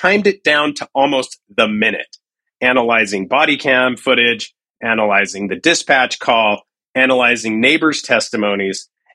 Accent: Costa Rica; they come from Panama, and I'm from Costa Rica, which is literally that shares a border.

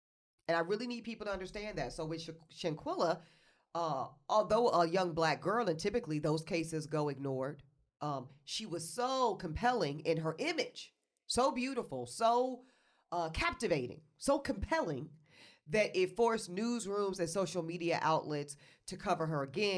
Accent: Charlotte, North Carolina, United States; Charlotte, North Carolina native, my hometown, where I was raised and grew up.

